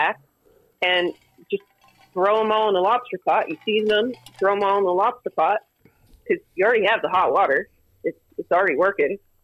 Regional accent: Massachusetts, United States; Yeah, I grew up in Massachusetts.

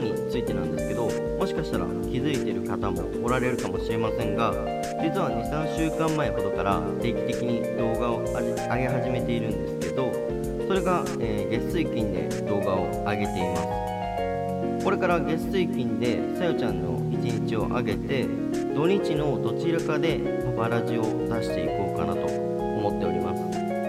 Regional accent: Kansai, Japan; 僕が関西、妻が関東の出身です。

